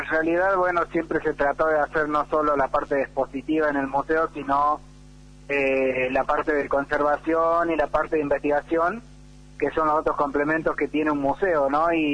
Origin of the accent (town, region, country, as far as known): Nono, Córdoba, Argentina; born or raised there; also born or lived in Villa Cura Brochero; now in Amboy, Argentina